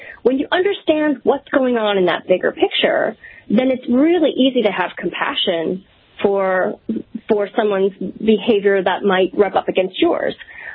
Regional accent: Midwest, United States; I grew up in the Midwest, and so I could find teachers, I could find resources for Western much more than Eastern.

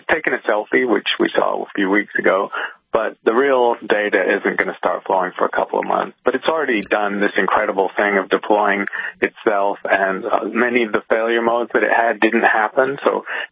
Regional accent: United Kingdom; I grew up in Britain, which doesn't have a lot of starry skies

